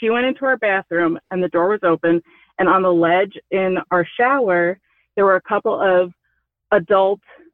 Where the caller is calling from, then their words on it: New Jersey, United States; I am calling from New Jersey.